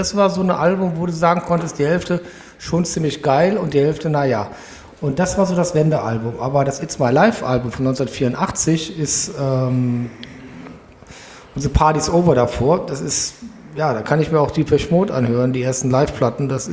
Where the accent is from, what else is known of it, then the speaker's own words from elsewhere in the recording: Cologne, North Rhine-Westphalia, Germany; meiner Jugend in Köln-Porz-Ensen.